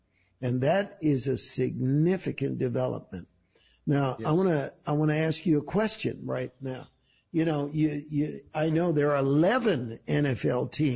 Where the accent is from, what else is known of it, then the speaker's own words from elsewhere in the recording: San Francisco, California, United States; Because I'm from San Francisco